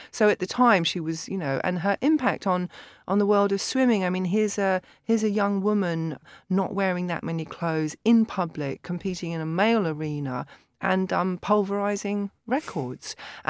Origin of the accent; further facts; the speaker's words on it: London, United Kingdom; I'm a Londoner born and bred, although I've lived abroad for a long time.